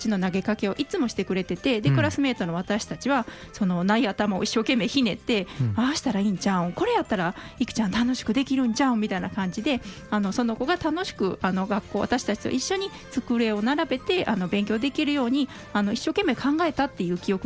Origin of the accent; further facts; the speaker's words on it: Osaka, Japan; で私も大阪市市内の出身なんですね。